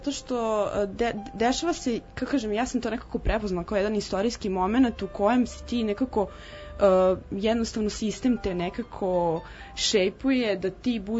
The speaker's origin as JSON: {"language": "Serbian", "country": "Serbia", "said": "osuđen si na takav zdravstveni sistem kakav je kod nas u Srbiji, i to je to."}